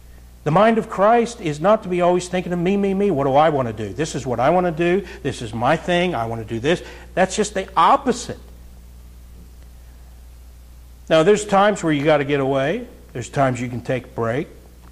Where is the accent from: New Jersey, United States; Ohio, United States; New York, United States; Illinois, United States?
Ohio, United States; I'm from Southern Ohio. Drugs, it's just ravaging.